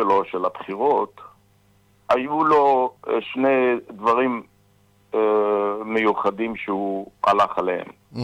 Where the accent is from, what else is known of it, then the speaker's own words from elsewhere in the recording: Southern District, Israel; now in Los Angeles, United States; כן, אני מהדרום.